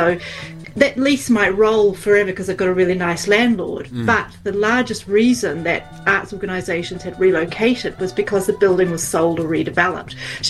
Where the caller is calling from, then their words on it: Auckland, New Zealand; Yeah, I'm coming from Tamaki Makaurau, so this is actually my first time on